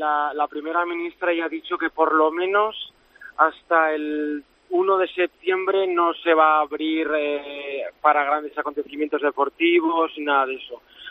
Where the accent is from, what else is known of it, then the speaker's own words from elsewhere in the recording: Valencia, Valencian Community, Spain; Yo soy de Valencia.